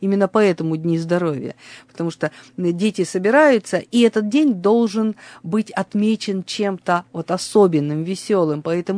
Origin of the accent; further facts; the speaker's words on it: Yekaterinburg, Sverdlovsk Oblast, Russia; Я выросла на Плотинке с самого рождения, поэтому для меня это тоже особое место, где все детские игры прошли